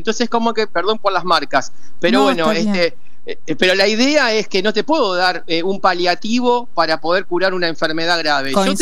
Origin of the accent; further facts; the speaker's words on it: Argentina; yo soy muy argentino, muy, muy argentino.